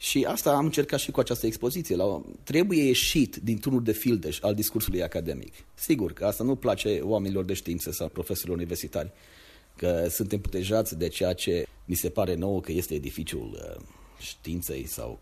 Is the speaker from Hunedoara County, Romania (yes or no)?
no; Maramureș County, Romania; Sunt foarte mândru că sunt din Maramureș